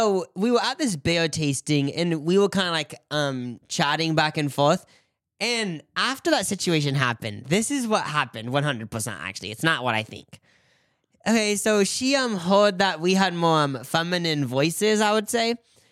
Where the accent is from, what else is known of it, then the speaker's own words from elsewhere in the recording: Nebraska, United States; oh, where are you from? It sounds like you have an accent. And then this was so long ago, probably like 6 years ago, but I think I just said like, oh, I'm from Nebraska.